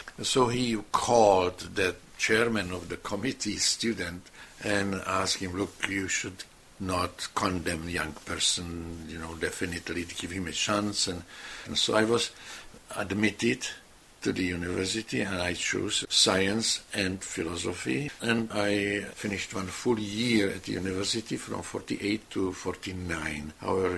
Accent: Prague, Czechia; born there; English is a second language; But yes, I was born in Prague

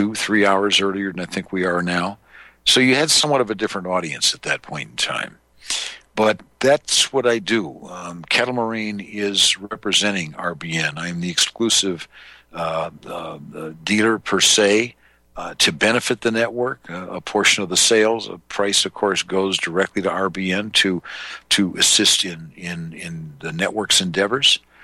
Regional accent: Wisconsin, United States; because I'm also from Wisconsin

